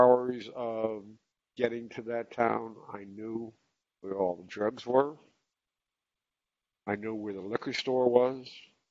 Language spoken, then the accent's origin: English; Florida, United States; also born or lived in New Jersey / Connecticut; I am from Florida. I have lived up and down. I've lived all over the country that I come from, but from Florida, wound up in Jersey, then wound up in Connecticut